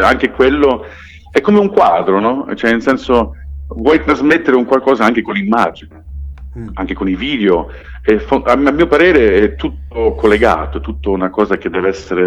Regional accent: Canada; first language English; Italian is a second language; io sono canadese, cioè io sono madrelingua inglese.

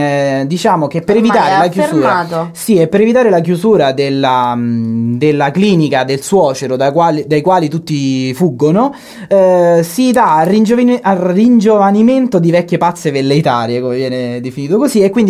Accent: Rome, Lazio, Italy; l'epoca in cui io da romano so dei racconti che mi facevano i miei nonni

